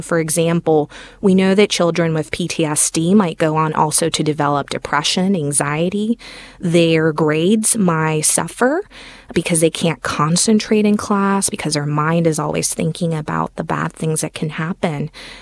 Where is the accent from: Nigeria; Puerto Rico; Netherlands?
Puerto Rico; now in United States; So all of my family and my husband's family is still in Puerto Rico, and I'm from Puerto Rico.